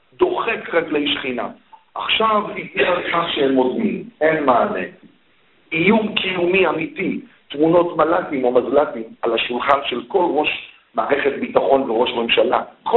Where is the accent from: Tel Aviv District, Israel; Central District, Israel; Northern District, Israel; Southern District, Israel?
Central District, Israel; Petah Tikva; אני, יליד פתח תקווה